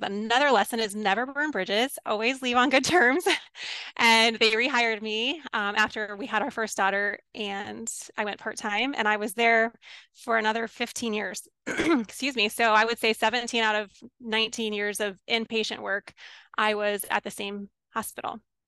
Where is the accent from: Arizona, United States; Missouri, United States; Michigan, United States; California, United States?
Arizona, United States; I'm not from Pennsylvania. I'm actually from Arizona, but married into Pennsylvania